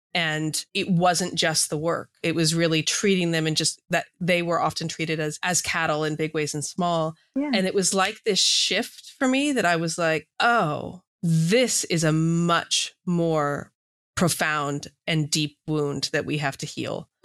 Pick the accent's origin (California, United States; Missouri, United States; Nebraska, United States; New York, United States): California, United States; Growing up in California, quite politically aware